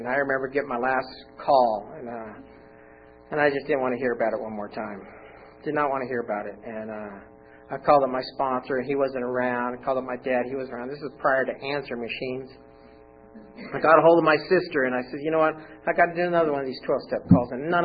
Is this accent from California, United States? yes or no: yes; California, United States; And I'm Californian pure and through my whole, you know, dude is my name for everybody.